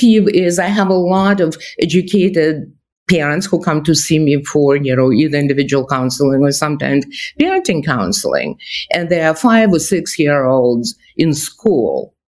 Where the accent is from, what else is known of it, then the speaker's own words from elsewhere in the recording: Russia; English is a second language; now in United States; because I come from Russia, and in Russia, if the government thinks you are guilty, you are guilty.